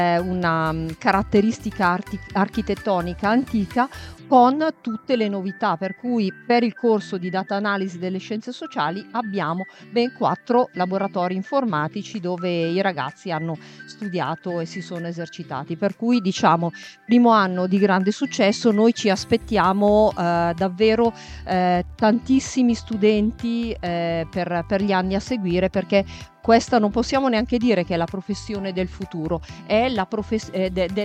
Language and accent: Italian; Piedmont, Italy; Il mio accento mi tradisce, io sono venuta apposta, ho la valigia là in fondo, quindi quando finiremo la nostra diretta in spiaggia tornerò in quel della provincia di Novara.